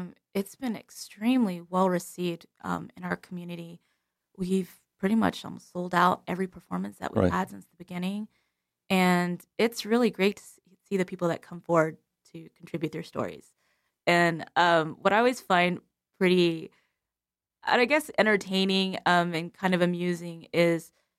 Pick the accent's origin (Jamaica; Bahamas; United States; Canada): United States; As you know, I'm not from Alaska. I'm from the Lower 48. So I've been in many places, and being a military brat